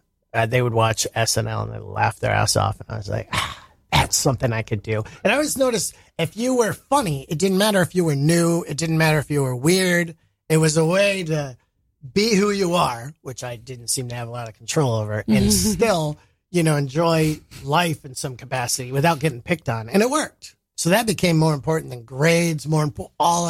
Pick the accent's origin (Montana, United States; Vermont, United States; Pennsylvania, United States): Montana, United States; Yeah, right. I'm actually from Montana.